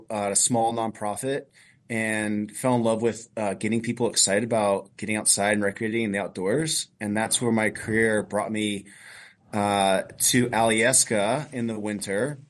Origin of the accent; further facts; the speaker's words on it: Georgia, United States; now in Montana, United States; So I grew up in Georgia and there was no snow, and I graduated with a degree in geology